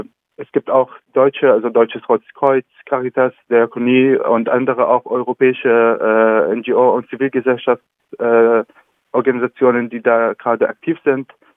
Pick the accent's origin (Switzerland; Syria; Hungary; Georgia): Syria; Idlib, Idlib Governorate; German is a second language; also ich komme zum Beispiel aus Idlib, die Region, die gerade unter viel leidet